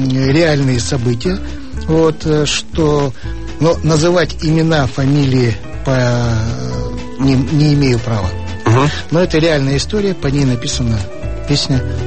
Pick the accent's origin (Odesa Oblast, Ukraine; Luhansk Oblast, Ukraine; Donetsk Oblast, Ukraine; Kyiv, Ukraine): Odesa Oblast, Ukraine; Odesa; born there; Родился я в Одессе.